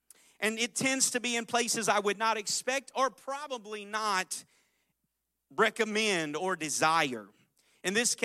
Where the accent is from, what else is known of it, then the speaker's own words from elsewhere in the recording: Portland, Oregon, United States; I have Starbucks, or I'm from Portland, a really good coffee in my hands.